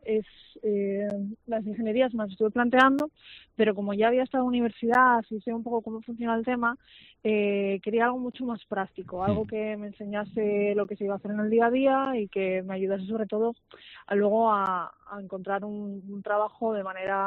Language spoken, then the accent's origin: Spanish; Asturias, Spain; now in Salamanca, Spain; verdaderamente yo no soy de Salamanca, yo he terminado aquí en Salamanca un poco por circunstancias de la vida, yo soy